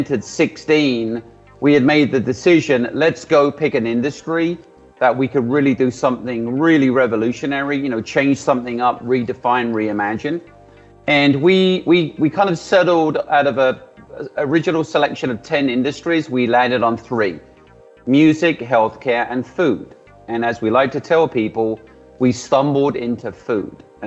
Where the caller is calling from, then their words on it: New Jersey, United States; I'm calling, I'm dialing in, or I'm Zooming in, or I'm Teamsing in, whatever the flavor is of the day, from New Jersey in the U.S.